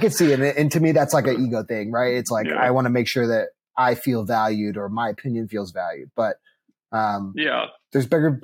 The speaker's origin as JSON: {"language": "English", "town": "Chicago", "region": "Illinois", "country": "United States", "said": "And on the flip side, I'm from Chicago."}